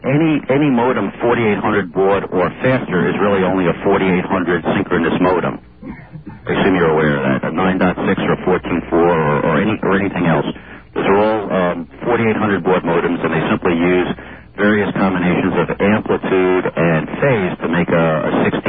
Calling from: New York, United States; I'm calling from 105th Street in Broadway.

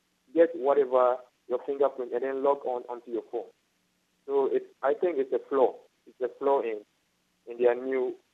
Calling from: Ho, Volta, Ghana; I'm calling from Ghana.

